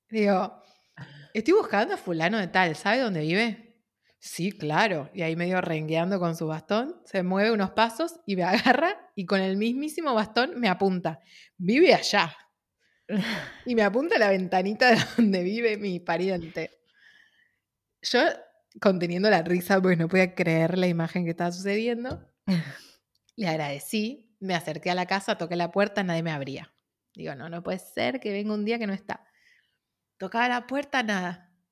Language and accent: Spanish; Argentina; de Argentina, yo soy la bisnieta de...